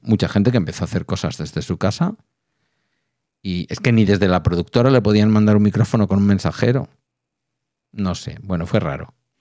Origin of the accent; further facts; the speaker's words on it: Basque Country, Spain; also born or lived in Murcia; Ya sabes que los vascos decimos que somos vascos y ya es una autodeclaración total.